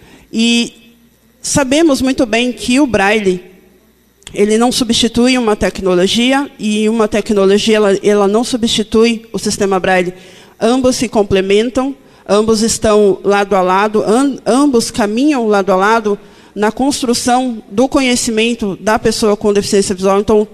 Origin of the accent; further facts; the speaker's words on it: São Paulo, Brazil; a minha primeira vez aqui em Porto Alegre, eu sou de São Paulo.